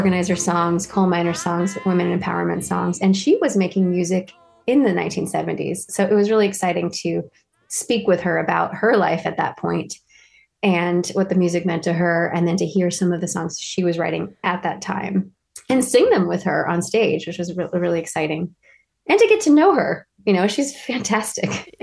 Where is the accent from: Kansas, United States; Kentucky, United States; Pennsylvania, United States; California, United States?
Kentucky, United States; Yeah, well, I'm originally from Kentucky, so any Kentucky songs I always feel a special kinship with.